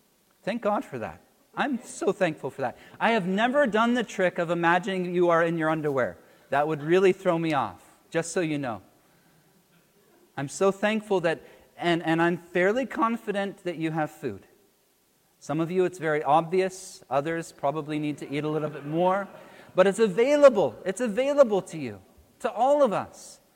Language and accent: English; United States; or I'm from America, when Americans would go and visit us in Uganda or other developing countries